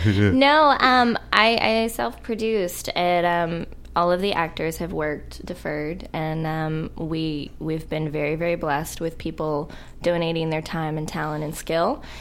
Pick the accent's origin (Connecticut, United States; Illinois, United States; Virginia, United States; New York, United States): Virginia, United States; now in Los Angeles, United States; I've been here for 9 years, and I come from the East Coast and a small town in the South